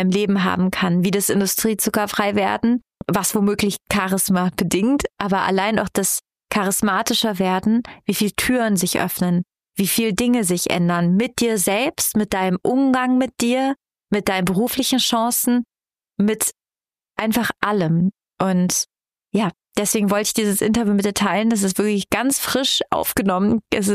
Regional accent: Italy; Ich komme aus Italien, ich bin hier auf dieser Welt, um zu essen

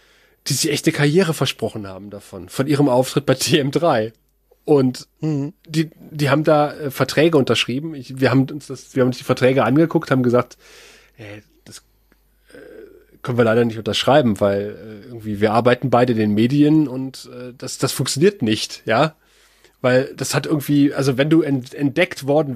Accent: Osterode am Harz, Lower Saxony, Germany; also born or lived in Northeim; Aufgewachsen in Osterode am Harz.

